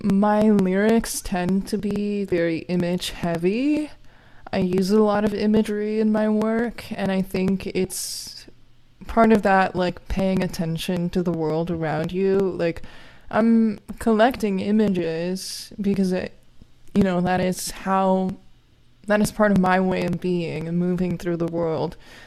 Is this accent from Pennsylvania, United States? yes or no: no; Florida, United States; where I grew up in Florida, there used to be orange groves